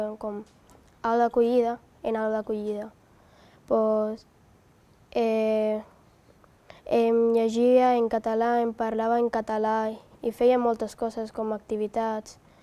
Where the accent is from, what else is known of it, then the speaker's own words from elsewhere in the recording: India; Catalan is a second language; now in Spain; De l'Índia.